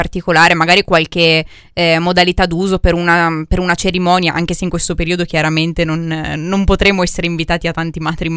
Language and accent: Italian; Piedmont, Italy; Sì, ma come si sentirà di noi che siamo valsusini proprio nel midollo? Geolocalizziamo anche con la pronuncia e la cadenza.